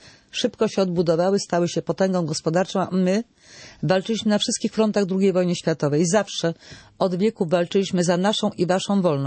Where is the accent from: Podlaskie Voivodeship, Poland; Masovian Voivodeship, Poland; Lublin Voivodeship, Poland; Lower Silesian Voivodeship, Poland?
Lower Silesian Voivodeship, Poland; Ja jestem z Dolnego Śląska, z okolic Legnicy, tam gdzie była Mała Moskwa. Codziennie pod swoimi oknami słyszałam tupot rosyjskich butów, żołnierzy rosyjskich, którzy z koszar wychodzili na rozgrzewkę na pobliskie boisko.